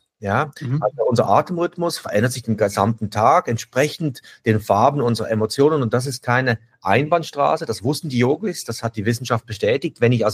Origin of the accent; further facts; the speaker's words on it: Bottmingen, Basel-Landschaft, Switzerland; ich bin in Bottmingen, einem kleinen Dorf aufgewachsen in der Schweiz